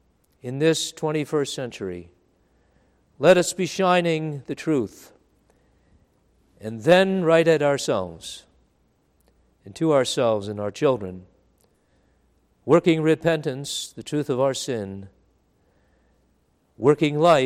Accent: Long Island, New York, United States; I remember in the Methodist church where I was raised in Long Island, New York, they were preaching that way back then.

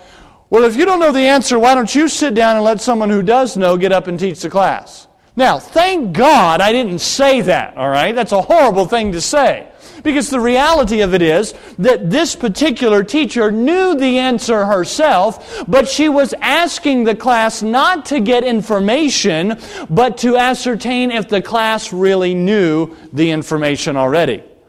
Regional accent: the South, United States; But for me, growing up in the South, there were very many of my classmates that didn't even know North Dakota was a state

